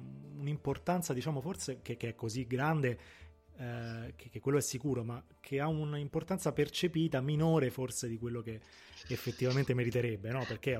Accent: Rome, Lazio, Italy; Noi forse proprio perché siamo romani non ci stiamo molto.

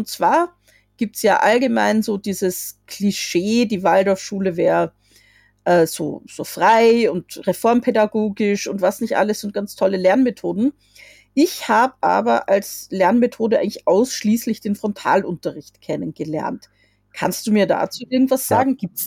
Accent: South Germany, Germany; Nee, also ich bin ja im Süden Deutschlands aufgewachsen, sage jetzt nicht genau wo.

